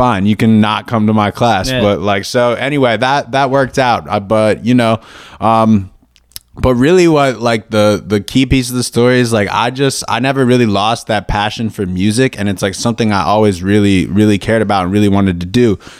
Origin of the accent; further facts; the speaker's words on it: Philadelphia, Pennsylvania, United States; I'm being from Philly, you know, I got really into … that kind of just led me into hip hop big time.